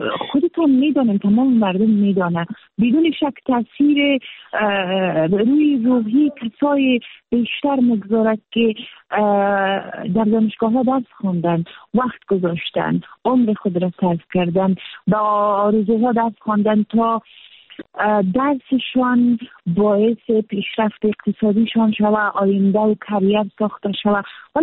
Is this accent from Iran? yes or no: no; Afghanistan; ما در جامعه افغانستان به دنیا آمدیم، بزرگ شدیم